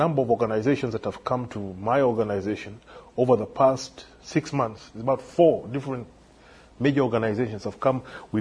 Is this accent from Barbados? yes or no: no; Kenya; now in United States; I'm a Kenyan, so I have a difficulty here.